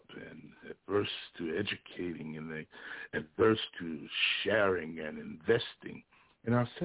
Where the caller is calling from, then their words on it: Little Rock, Arkansas, United States; from Little Rock, Arkansas.